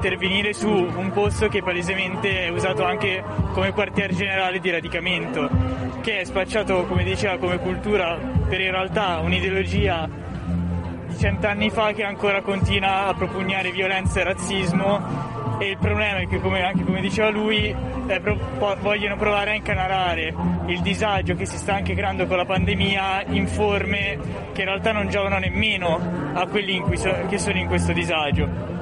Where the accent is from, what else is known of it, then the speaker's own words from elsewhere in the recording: Milan, Lombardy, Italy; sono di Milano